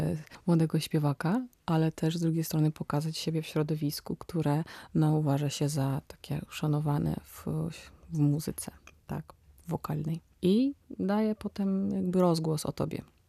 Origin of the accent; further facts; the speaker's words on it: Vysoki Bairaky, Kirovohrad Oblast, Ukraine; Pochodzę z takiej malutkiej wsi Wysoki Bajraki. To jest centralna Ukraina